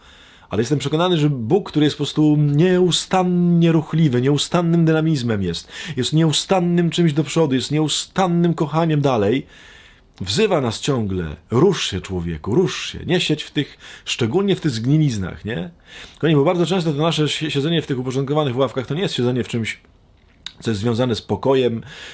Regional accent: Silesian Voivodeship, Poland; Ja w sumie jestem spod Częstochowy, więc to nie jest dziwne, że jakiś tam duch częstochowski mi przechodzi

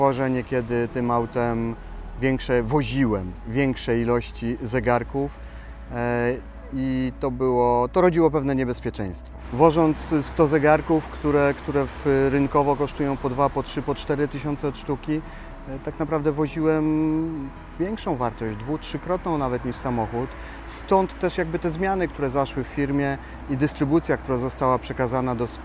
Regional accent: Władysławowo, Pomeranian Voivodeship, Poland; pochodzę z Władysławowa. Jako dziecko bardzo często przebywałem w Fokarium na Helu

